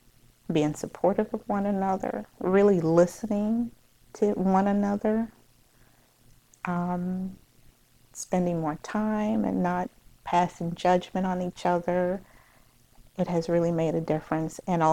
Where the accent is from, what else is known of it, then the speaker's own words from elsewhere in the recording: Louisiana, United States; We're from Louisiana, so we do a lot of that.